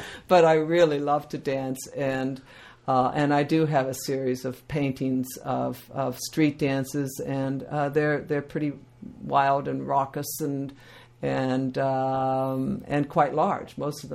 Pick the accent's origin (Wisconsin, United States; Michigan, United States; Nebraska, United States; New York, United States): Wisconsin, United States; Superior; I was born in Superior, Wisconsin, in January 7th, 1942, 1 month after Pearl Harbor. We lived there.